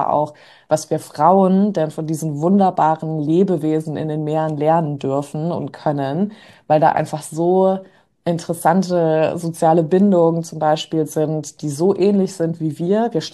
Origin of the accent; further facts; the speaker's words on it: New York, United States; ich bin ja in New York aufgewachsen